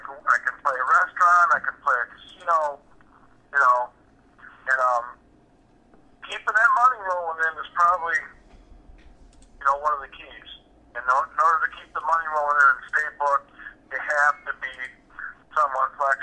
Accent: Detroit, Michigan, United States; now in Canton, United States; Not bad. I live in Canton, Ohio. I'm from Detroit, though.

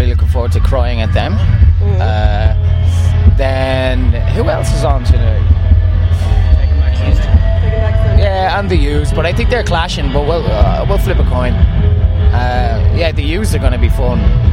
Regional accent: Dublin, Leinster, Ireland; Dublin, Ireland.

